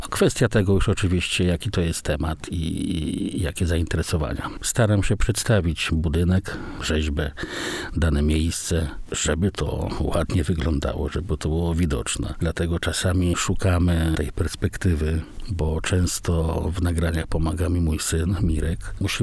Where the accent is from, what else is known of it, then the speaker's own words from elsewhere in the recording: Olsztyn, Warmian-Masurian Voivodeship, Poland; Jestem z Olsztyna, proszę Państwa, tu się urodziłem, tu mieszkam całe życie.